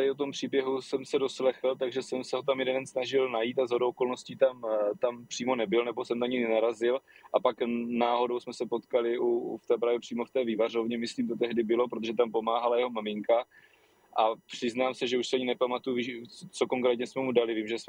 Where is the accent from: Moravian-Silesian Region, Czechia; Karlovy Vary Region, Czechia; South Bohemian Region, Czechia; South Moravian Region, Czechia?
South Moravian Region, Czechia; hned po tom tornádu u nás na Jižní Moravě